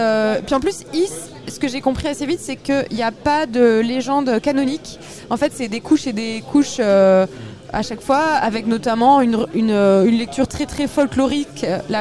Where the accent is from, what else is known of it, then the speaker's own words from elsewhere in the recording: Brittany, France; Je suis une Bretonne, je suis très attachée à la Bretagne.